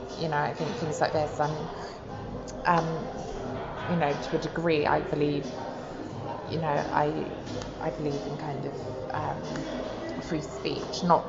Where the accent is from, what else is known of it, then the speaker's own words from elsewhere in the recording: Bath, South West England, United Kingdom; now in Brighton, United Kingdom; I'm from Bath originally, and you know, it's very clean, and there's a lot of effort put into maintaining the buildings.